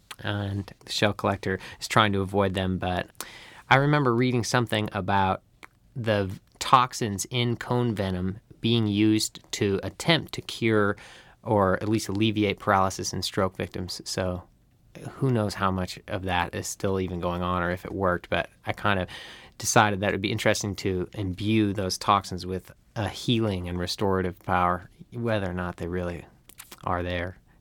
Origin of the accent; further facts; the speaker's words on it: Cleveland, Ohio, United States; I grew up in Cleveland, so all that was just so different for me.